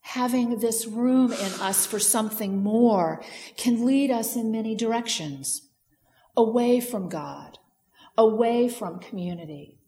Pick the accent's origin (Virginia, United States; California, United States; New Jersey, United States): Virginia, United States; It happened in the Blue Ridge Mountains in my home state of Virginia, at a place called Thunder Ridge